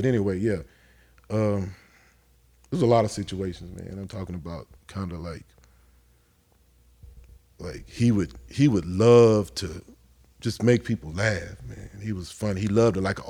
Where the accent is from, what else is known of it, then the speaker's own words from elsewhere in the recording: Texas, United States; I'm from Texas, man. And I feel like this is the best place.